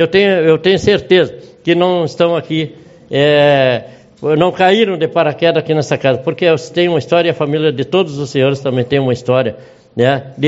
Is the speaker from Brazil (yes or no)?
yes; Rio Grande do Sul, Brazil; eu tenho orgulho de dizer que sou gaúcho, tenho orgulho de dizer que eu sou filho de um homem campeiro, né? … são oriundos do Uruguai, somos meio castelhano